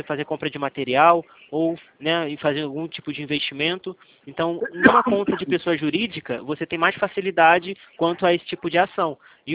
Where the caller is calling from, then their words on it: Rio de Janeiro, Brazil; Não, eu falo do Rio de Janeiro.